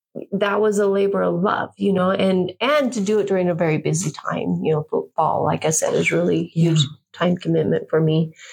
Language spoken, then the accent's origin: English; Portland, United States; So I grew up mostly in Portland for my high school years and stuff.